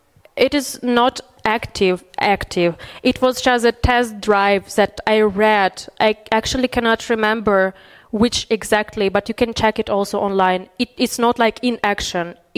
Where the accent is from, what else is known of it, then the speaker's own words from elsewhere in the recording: Berlin, Germany; I'm from Berlin, and in Berlin we have lots of NGOs.